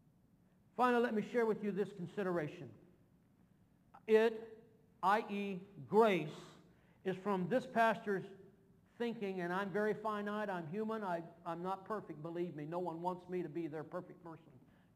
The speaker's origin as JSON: {"language": "English", "region": "Kentucky", "country": "United States", "said": "I'm from Kentucky in the hills, some of it."}